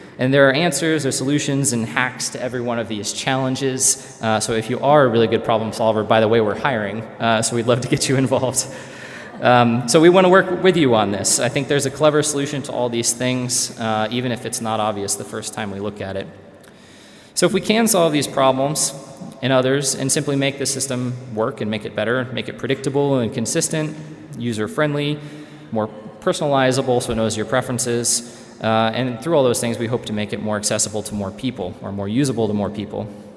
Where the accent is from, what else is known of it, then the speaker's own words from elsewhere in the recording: Kansas City, United States; actually going from where I grew up in the Kansas City area to a robot competition here actually in Las Vegas.